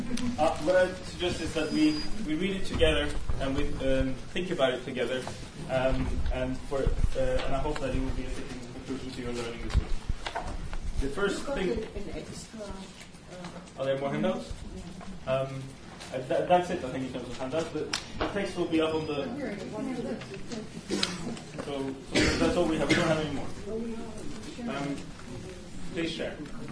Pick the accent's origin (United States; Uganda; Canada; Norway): Norway; accent: Norwegian; so you don't have to spend the entirety of the next hour and 10 minutes trying to place my Norwegian accent.